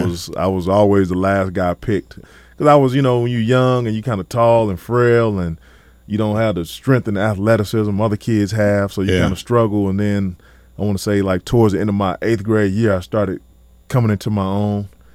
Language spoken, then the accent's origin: English; East Chicago, Indiana, United States; also born or lived in Gary; And I was born in Gary, and we lived in East Chicago, but I went to school in Gary.